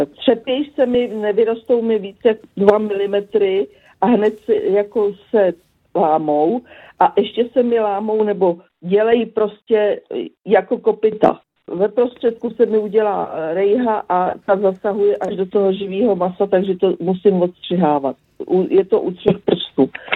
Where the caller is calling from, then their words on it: Děčín, Ústí nad Labem Region, Czechia; jsem z Děčína, je mi 71